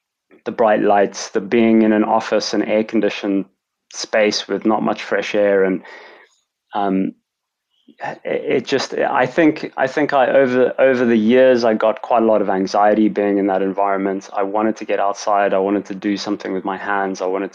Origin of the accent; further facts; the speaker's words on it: South Africa; I'm actually South African